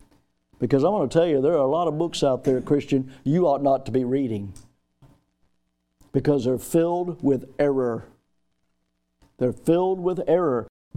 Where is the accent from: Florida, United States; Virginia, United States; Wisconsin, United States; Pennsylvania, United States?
Florida, United States; Milton; born there; I thank God every day that I was born in Milton, Florida, of all places.